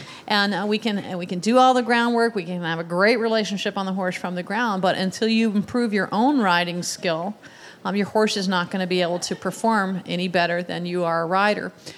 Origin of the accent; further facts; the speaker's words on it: Florida, United States; I grew up actually here in Florida. I'm a native Floridian, and I grew up riding English on the Hunter Jumper circuit.